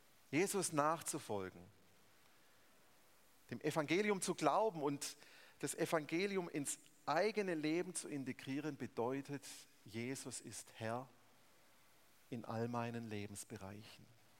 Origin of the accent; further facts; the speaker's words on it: Germany; Also ich bin Deutscher.